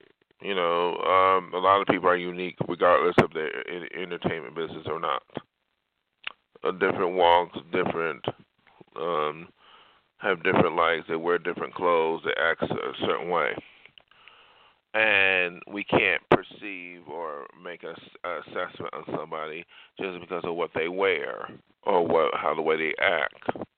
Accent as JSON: {"language": "English", "country": "United States", "said": "I am glad I am an American citizen, because in some countries around the world, there is no diversity."}